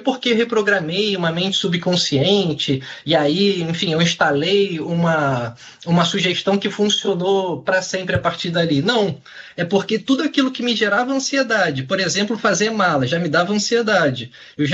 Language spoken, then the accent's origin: Portuguese; Brazil; eu falo inglês fluente, mas eu sou brasileiro e tenho sotaque.